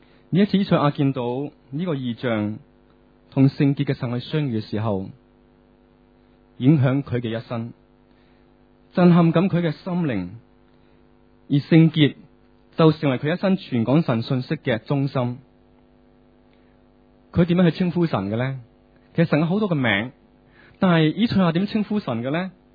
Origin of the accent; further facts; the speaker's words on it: Hong Kong; 我哋生于斯，长于斯。我哋同我呢班嘅即系香港人一齐生活嘅时候